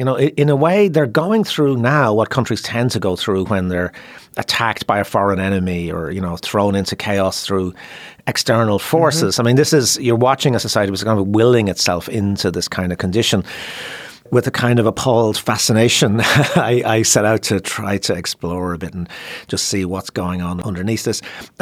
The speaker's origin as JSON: {"language": "English", "country": "Ireland", "tie": "born or raised there", "said": "my own relationship to England, really, you know, and growing up in Ireland."}